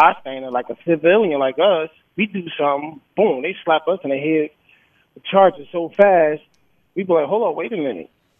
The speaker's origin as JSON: {"language": "English", "town": "Newark", "region": "New Jersey", "country": "United States", "said": "Because I'm from Newark, and down Newark Penn Station is a bunch of sign"}